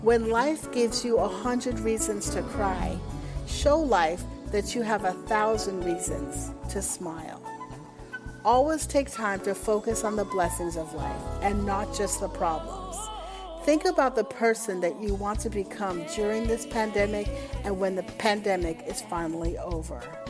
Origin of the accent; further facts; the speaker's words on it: Montreal, Quebec, Canada; now in Dallas, United States; I am from Montreal, LaSalle to be exact, but I live in Dallas.